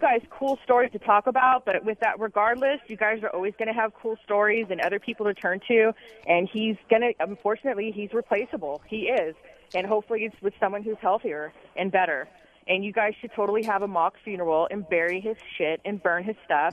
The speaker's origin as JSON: {"language": "English", "town": "Los Angeles", "region": "California", "country": "United States", "said": "I'm from Los Angeles."}